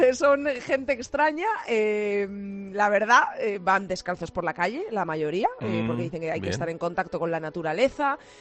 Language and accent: Spanish; Spain; como españoles que somos, queremos que gane España